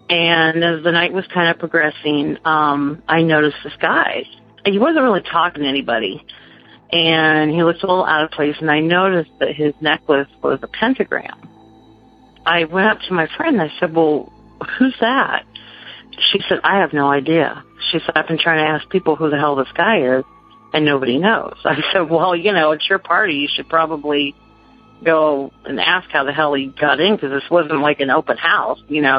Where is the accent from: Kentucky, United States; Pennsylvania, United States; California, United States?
California, United States; Dixon; now in Hampton, United States; I grew up in California, and I lived in this really small town called Dixon.